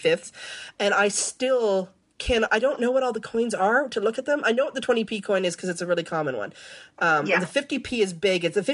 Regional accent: Canada; now in United States; because I grew up in Canada, which has quarters, and, you know, obviously lived in the U.S., which has quarters.

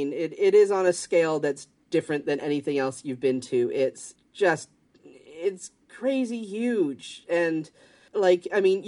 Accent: Canada; And I grew up in Canada.

